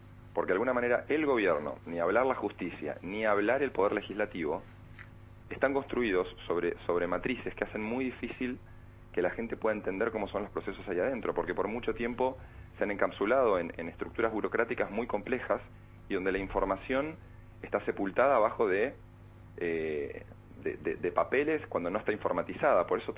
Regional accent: Argentina; nosotros como argentinos, en Argentina

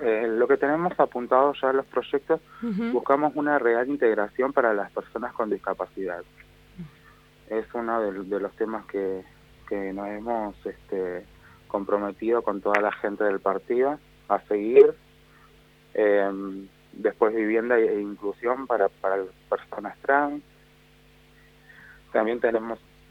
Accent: Rosario, Santa Fe, Argentina; Sí, soy de Fisherton, de la ciudad de Rosario.

